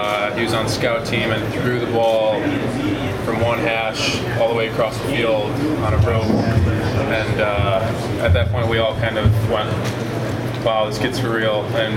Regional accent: Illinois, United States; I'm from the Chicagoland area, so lots of Notre Dame fans, and had a lot of family and friends after those games.

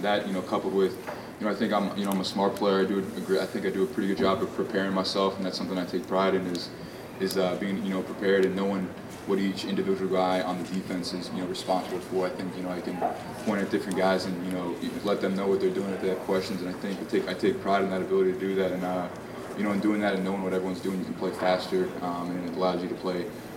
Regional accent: Cincinnati, Ohio, United States; it was difficult to get some of those games because I was from Cincinnati. We didn't get a lot of those games up in Cincinnati

